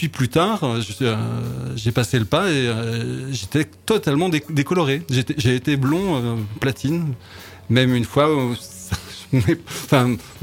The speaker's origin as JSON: {"language": "French", "town": "Lyon", "region": "Auvergne-Rhône-Alpes", "country": "France", "said": "moi je suis de Lyon, donc à Lyon, dans les années 80, quand t'avais une mèche, t'étais décoloré"}